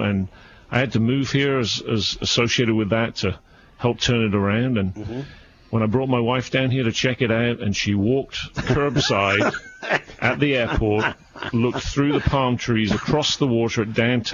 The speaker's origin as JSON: {"language": "English", "region": "North West England", "country": "United Kingdom", "tie": "born or raised there", "accent": "mid-Atlantic", "lives_now": "United States", "said": "I'm English, of course, American now. As of about 5 years ago, we became citizens, my wife and two boys. I grew up in England, in the northwest, so I have a somewhat of a northern accent."}